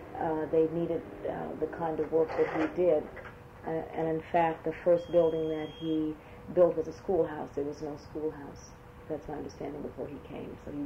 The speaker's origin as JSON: {"language": "English", "town": "Eatonville", "region": "Florida", "country": "United States", "tie": "born or raised there", "said": "I grew up in Eatonville with people, and I've never met any better people."}